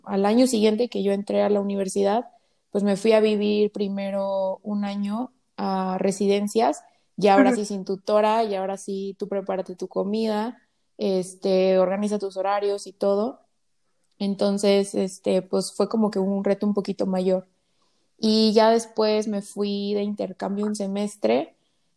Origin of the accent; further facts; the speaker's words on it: San Luis Potosí, Mexico; also born or lived in León / Monterrey; nací en León, Guanajuato, crecí en San Luis, pasé 8 años viviendo en Monterrey y otros 2 años viviendo en otras ciudades